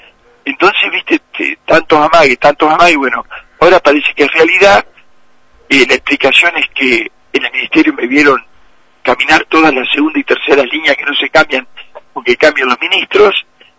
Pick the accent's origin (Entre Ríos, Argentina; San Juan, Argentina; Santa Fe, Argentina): Entre Ríos, Argentina; yo, que tengo 68 años, tenía 8 años y mi padre era el jefe de la planta depuradora de mi pueblo, que es un pueblo insignificante en el medio del monte entrerriano